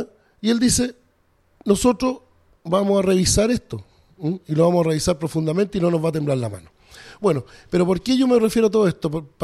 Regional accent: Valparaíso, Chile; que era lo que uno esperaba como porteño, no como político.

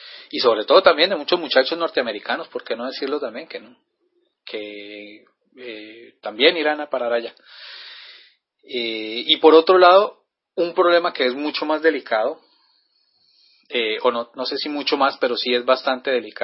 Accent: Colombia; lo digo con inmensa tristeza siendo colombiano

